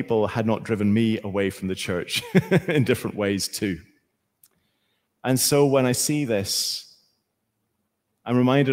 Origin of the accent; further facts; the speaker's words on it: Northern Ireland, United Kingdom; with my accent, I don't come from these parts. I do come from the very north of Ireland. And I was born at the end of 1970.